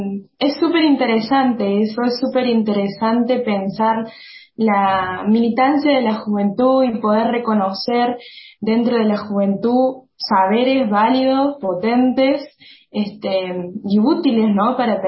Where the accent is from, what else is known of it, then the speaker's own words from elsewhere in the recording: Argentina; Yo tengo 19 años, soy militante DISCA, soy argentina, vivo en Córdoba y milito en una organización que se llama Orgullo DISCA.